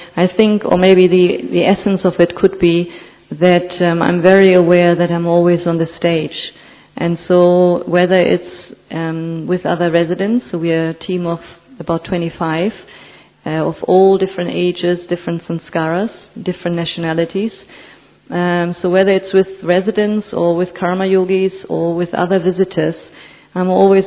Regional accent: Germany; now in Oxford, United Kingdom; I'm originally from Germany, so I took Jan in Germany 37 years ago, and I've been living in England for many, many years.

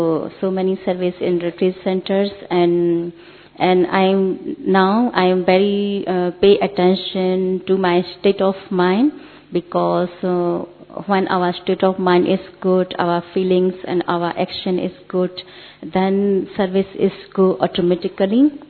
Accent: Myanmar; from Myanmar. I am 25 years in Gyan.

